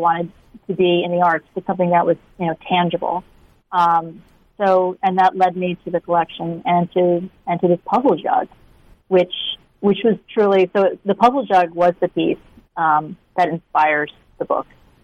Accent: Washington, District of Columbia, United States; I grew up in Washington, D.C., and I had several women in my family who were my mentors.

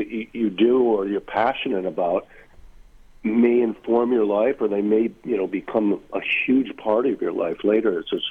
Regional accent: St. Louis Park, Minnesota, United States; I grew up in Minneapolis, St. Louis Park, if you know that place.

